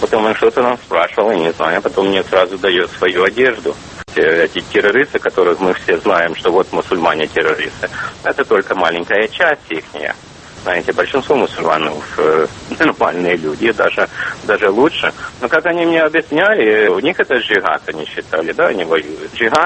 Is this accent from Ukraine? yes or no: yes; Ukraine; now in United States; Ну, я украинец